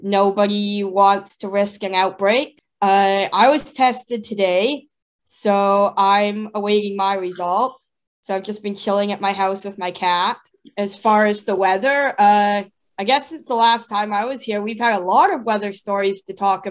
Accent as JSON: {"language": "English", "region": "British Columbia", "country": "Canada", "tie": "born or raised there", "said": "Yeah, I grew up in the Fraser Valley."}